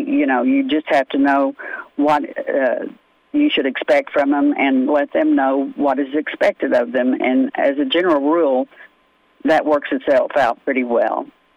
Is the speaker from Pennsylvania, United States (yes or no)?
no; Sand Springs, Oklahoma, United States; now in Osage County, United States; First of all, I was born and raised in Sand Springs and graduated from Charles Page High School.